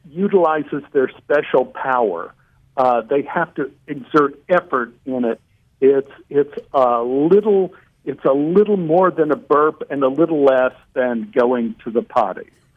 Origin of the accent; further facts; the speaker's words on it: Oak Cliff, Texas, United States; now in Los Angeles, United States; when I came out to Los Angeles, One Day at a Time was on the air, and a girl from my hometown in Oak Cliff, Texas, Kay Callan, was a guest star on that show.